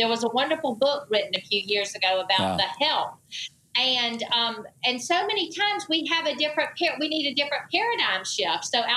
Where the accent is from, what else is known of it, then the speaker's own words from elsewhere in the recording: Georgia, United States; But yes, growing up in South Georgia, where it was still, there was a lot of segregation